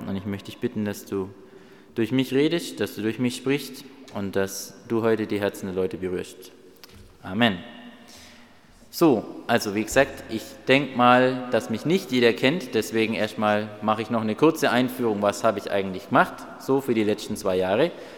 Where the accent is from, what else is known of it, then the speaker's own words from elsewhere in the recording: Oettingen, Bavaria, Germany; ich komme aus Oettingen, war bis vor 2 Jahren immer hier im Chor dabei.